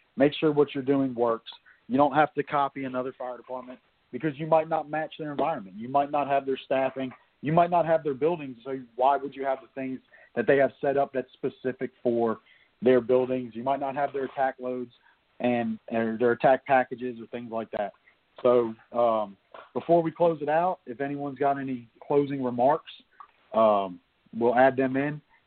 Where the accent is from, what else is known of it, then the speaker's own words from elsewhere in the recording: New Jersey, United States; I'll be up in New Jersey, in my hometown where I first started out at in November